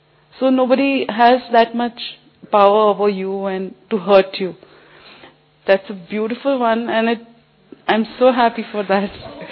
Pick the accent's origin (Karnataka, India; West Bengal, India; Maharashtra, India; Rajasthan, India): Maharashtra, India; Mumbai; I'm from Mumbai.